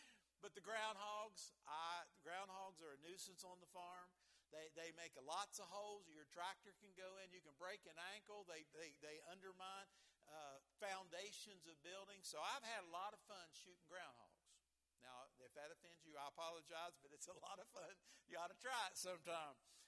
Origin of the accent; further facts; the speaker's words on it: West Virginia, United States; a native West Virginian. I'm from southern West Virginia. That's why I talk a little bit funny. I'm from Fayette County, down around where the New River Gorge Bridge is.